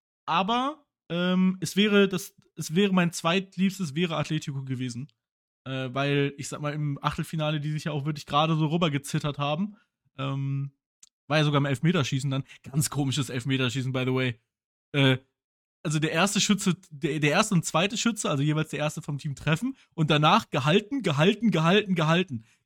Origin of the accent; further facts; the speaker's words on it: Dortmund, North Rhine-Westphalia, Germany; Ich bin natürlich auch als Dortmunder ein bisschen heartbroken